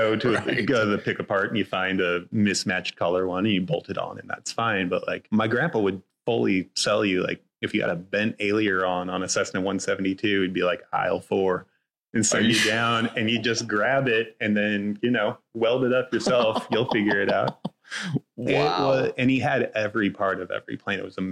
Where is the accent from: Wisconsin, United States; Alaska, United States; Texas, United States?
Alaska, United States; I grew up in Alaska. I'd gone everywhere that has a road, you know